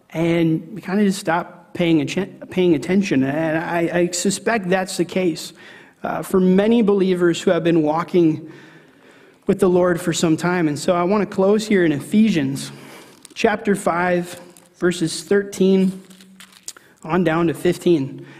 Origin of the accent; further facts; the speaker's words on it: North Dakota, United States; And so I'm from North Dakota, and I made a lot of trips over to Minnesota, over to Wisconsin.